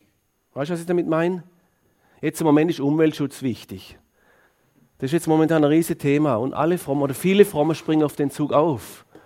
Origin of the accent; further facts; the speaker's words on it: Germany; now in Switzerland; Als ich in die Schweiz gekommen bin, ich komme aus Deutschland, Was? Da reden wir auch Deutsch.